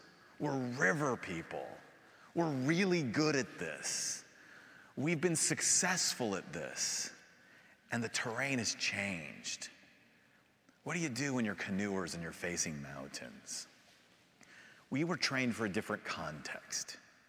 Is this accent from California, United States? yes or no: yes; California, United States; but I'm from California. We had to turn that national park into condos a long time ago, right?